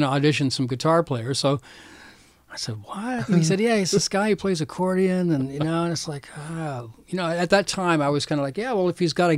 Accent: Florida, United States; And so I, like I said, I grew up in Florida, played in a lot of bands.

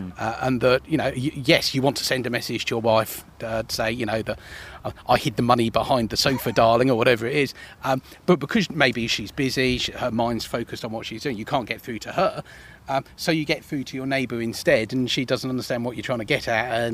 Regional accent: Esher, South East England, United Kingdom; I mean, like I say, I grew up in Esher.

